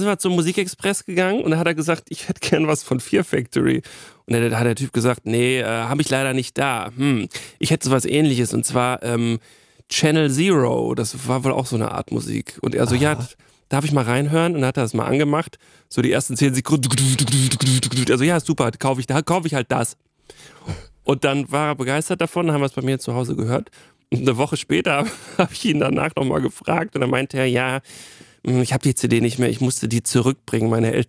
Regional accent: Waltrop, North Rhine-Westphalia, Germany; in Waltrop, wo ich herkomme

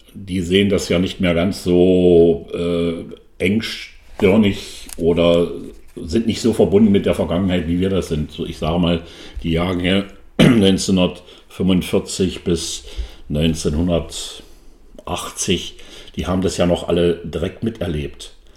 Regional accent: Germany; Also haben wir als Deutsche ein Problem innerhalb einer Region Ost und West zu teilen.

